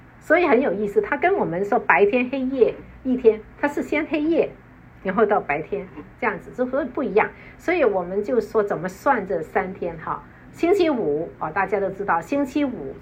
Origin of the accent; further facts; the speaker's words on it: China; 三年前这个疫情爆发，我刚好回到了中国。